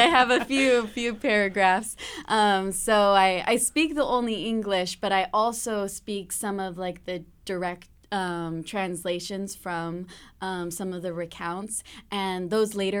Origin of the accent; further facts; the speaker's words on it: Washington, United States; I'm also Muckleshoot from Washington, speaking Lushootseed and learning Lushootseed there, and a lot of the sounds are very similar.